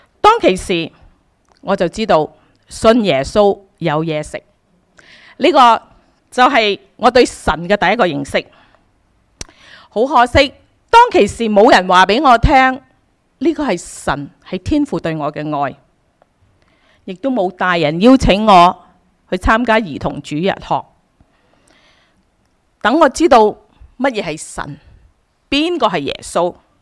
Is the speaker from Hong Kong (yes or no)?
yes; New Territories, Hong Kong; 我是在香港长大的，我在香港新界长大，住在农村。